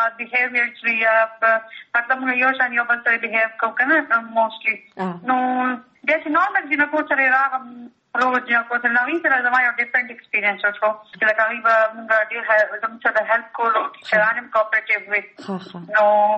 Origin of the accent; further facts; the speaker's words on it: Mardan, Khyber Pakhtunkhwa, Pakistan; زما تعلق د مردان شیرګر سره دی. او تعلیم می بیسیکلی د راولپنڈی پنجاب نا کړی دی